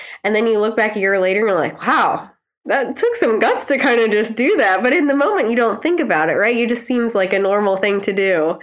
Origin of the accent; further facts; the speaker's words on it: Ohio, United States; I'm from Ohio, so of Northeast Ohio